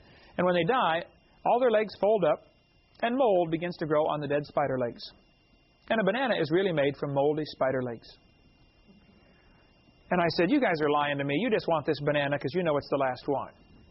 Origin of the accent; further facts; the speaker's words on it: East Peoria, Illinois, United States; But I was raised in East Peoria, Illinois.